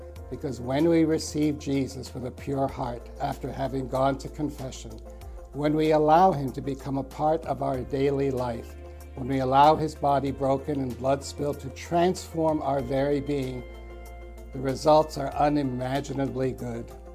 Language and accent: English; Manhattan, New York, United States; Now, I grew up in New York, in Manhattan, at the National Shrine of St. Anne on 12th Street between 4th and 3rd Avenue. It was a small parish, a bit poor.